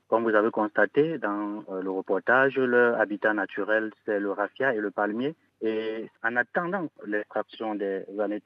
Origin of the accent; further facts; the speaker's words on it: Cameroon; très prisés chez nous ici, au Cameroun, et comme partout d'ailleurs en Afrique et même dans le monde. Chez nous au Cameroun, déjà, on les appelle le phosphe.